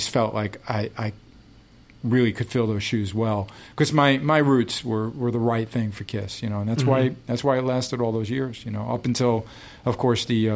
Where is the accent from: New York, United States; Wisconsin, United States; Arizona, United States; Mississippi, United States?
New York, United States; I grew up in New York, so anything in the tri-state area.